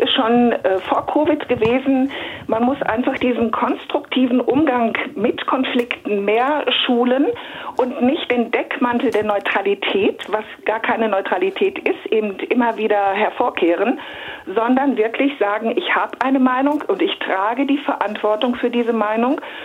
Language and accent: German; Germany; moved away as an adult; now in Switzerland; als Deutsche, zugezogene seit 16 Jahren in der Schweiz